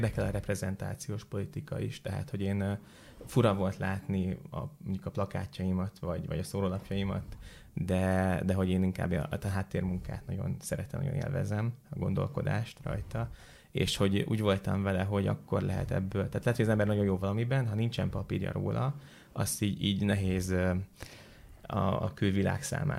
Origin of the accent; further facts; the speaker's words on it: Győr, Győr-Moson-Sopron, Hungary; born there; Győrben születtem. Családom az ugye Vas megyei őrségi.